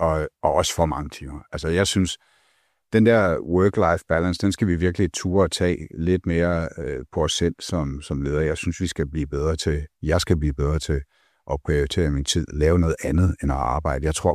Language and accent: Danish; Greenland; Jeg er vokset op på Grønland, eller delvis vokset op på Grønland.